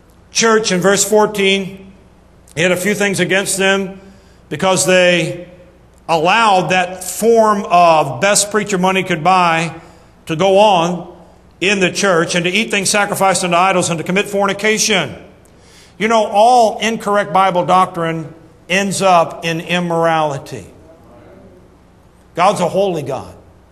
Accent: Missouri, United States; I'm from Missouri. I'd like for you to show me. Our mascot is a mule.

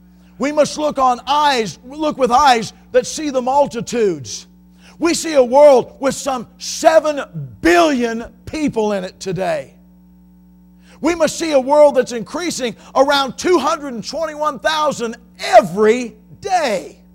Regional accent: the North, United States; now in Texas, United States; I grew up in the North. I found out all you Southerners had horns. Till I moved to Texas and I got the other side of the story.

